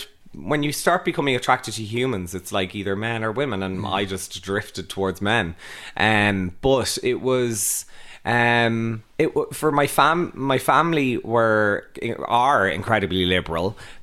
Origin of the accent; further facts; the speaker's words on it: Churchtown, Leinster, Ireland; I'm from Churchtown.